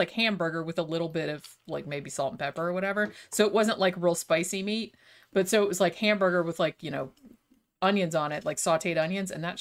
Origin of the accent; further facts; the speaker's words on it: Daytona Beach, Florida, United States; we had this tiny little hole in the wall pizza joint near where we grew up in Daytona.